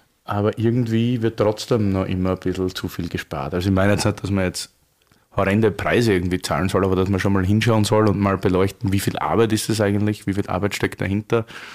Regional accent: Styria, Austria; wir sind beide Steirer, wie Arnold Schwarzenegger

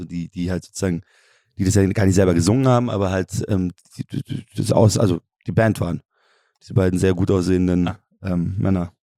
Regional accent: Munich, Bavaria, Germany; In München, ja. München-Sending.

